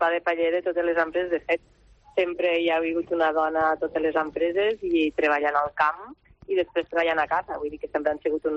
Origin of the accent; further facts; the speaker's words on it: Vilalba, Catalonia, Spain; Jo soc d'un poble molt petit, que es diu Vilalba dels Arcs, a la comarca de la Terra Alta.